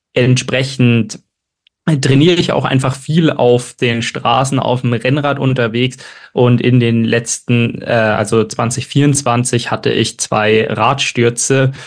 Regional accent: Freising, Bavaria, Germany; now in Munich, Germany; Und ich komme ursprünglich aus Freising, bin jetzt seit 3 Jahren in München drin.

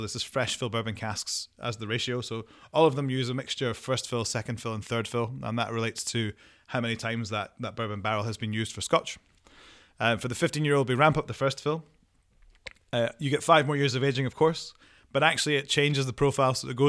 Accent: Scotland, United Kingdom; I'm from Angus, so it was my local distillery when I grew up.

